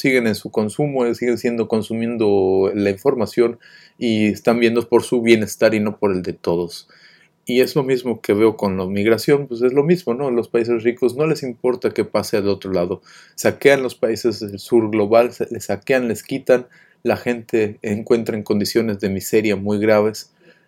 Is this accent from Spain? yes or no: no; Mexico; moved away; Me gusta saber qué pasa en México, porque bueno, pues es de donde vengo